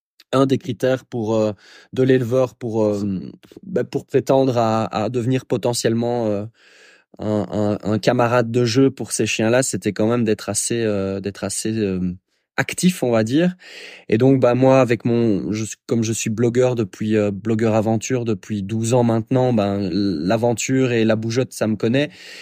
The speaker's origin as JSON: {"language": "French", "country": "Belgium", "said": "je suis j'ai 35 ans, je suis belge, je vis en Ardennes en pleine forêt à peu de choses près"}